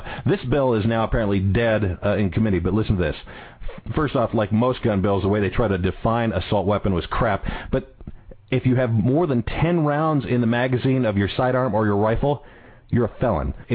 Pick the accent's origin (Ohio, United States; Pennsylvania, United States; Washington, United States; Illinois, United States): Washington, United States; Okay, and this brings me to my home state, which is Washington State.